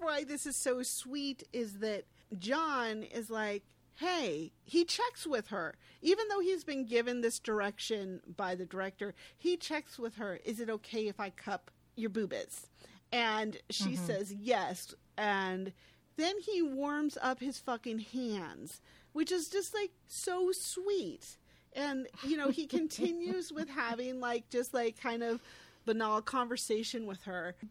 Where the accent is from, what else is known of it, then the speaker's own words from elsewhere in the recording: United States; Because I'm an American, I don't really understand the nuances of the political cabinets here